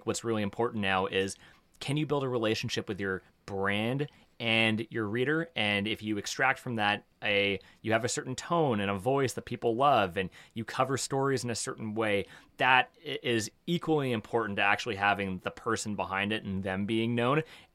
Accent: Toronto, Ontario, Canada; I grew up in Toronto on the West End in Etobicoke. Okay. Yeah, and I spent most of my life in Toronto. And so I grew up in Toronto. I went to high school here. I went to university here. I went to the University of Toronto.

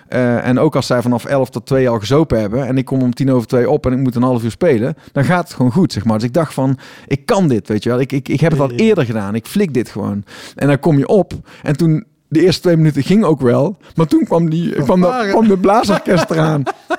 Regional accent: Tilburg, North Brabant, Netherlands; Ik kom uit Tilburg, ik woon in Tilburg.

